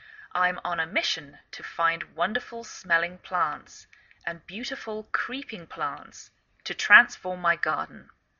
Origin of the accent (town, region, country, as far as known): England, United Kingdom; now in United States